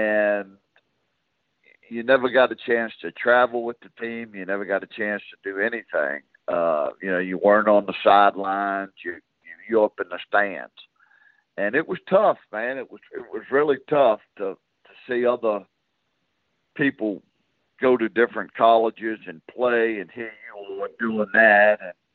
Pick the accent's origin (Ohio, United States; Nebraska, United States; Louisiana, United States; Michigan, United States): Louisiana, United States; The Arkansas one comes to mind, getting to play that in Louisiana. Back in my hometown, that was pretty special.